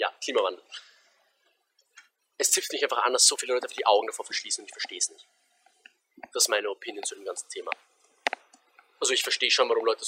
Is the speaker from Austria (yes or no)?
yes; Austria; so als Österreicher in einer gemäßigten Zone